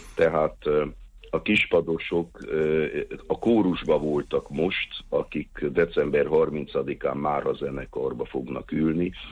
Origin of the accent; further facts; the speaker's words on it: Târgu Mureș, Mureș County, Romania; hiszen marosvásárhelyiként én a 60-as évek végén oda jártam hegedű órákra, szóli órákra